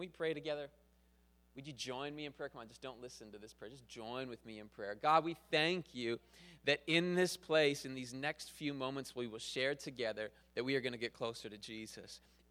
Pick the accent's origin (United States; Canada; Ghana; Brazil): Canada; Not, like, I'm Canadian, so not the good guy shoots the bad guy.